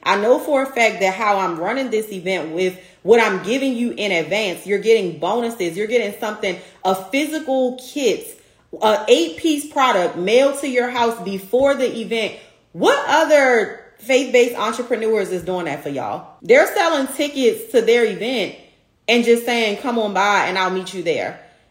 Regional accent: Baltimore, Maryland, United States; It is going down in my hometown, Baltimore, Maryland, December 7th through the 8th of this year.

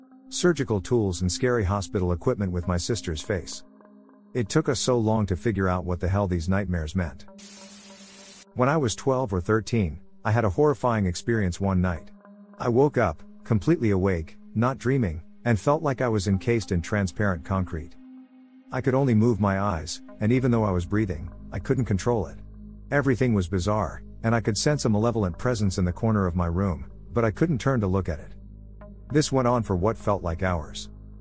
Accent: Ireland; I was brought up in Ireland, and unusual as it was, my parents never drank.

